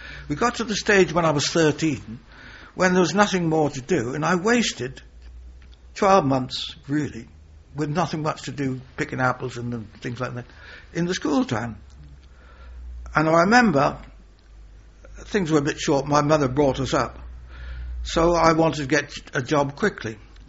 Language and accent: English; Whitley, South West England, United Kingdom; born there; I was born in Whitley, in near Melksham, Wiltshire.